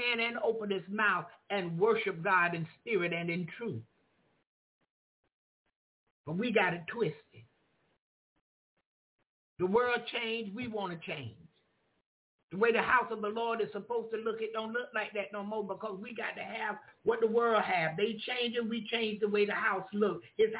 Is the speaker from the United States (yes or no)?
yes; Jacksonville, Florida, United States; I'm from Jacksonville, Florida. It's a church on every corner, it appears.